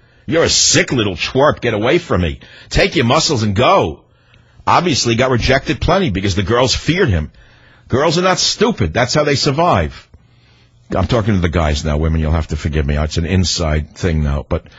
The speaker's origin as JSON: {"language": "English", "town": "San Francisco", "region": "California", "country": "United States", "tie": "born or raised there", "said": "KSFO in my hometown of San Francisco, Rebecca."}